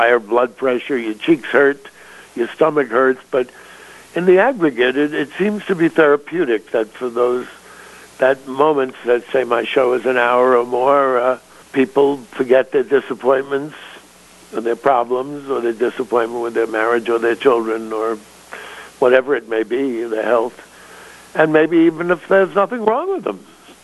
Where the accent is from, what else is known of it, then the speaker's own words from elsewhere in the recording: Bronx, New York, United States; I was born and raised in the Bronx, and the school, I would say, was about 80% Jewish